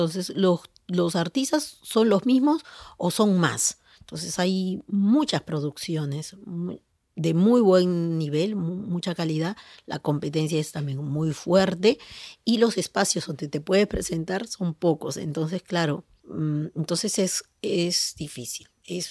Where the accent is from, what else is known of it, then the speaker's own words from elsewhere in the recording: Peru; cuando estoy en mi país, cada vez que regreso, y los muchos años que me he dedicado a los títeres también en el Perú